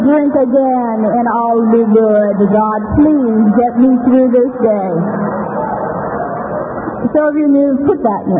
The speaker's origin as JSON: {"language": "English", "region": "California", "country": "United States", "tie": "born or raised there", "said": "Well, I grew up out in the Fillmore."}